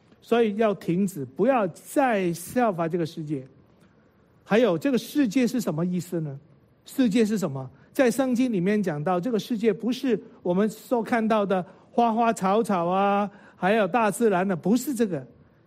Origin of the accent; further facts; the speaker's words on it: China; 有时候我们觉得我们是中国人哈，他是老美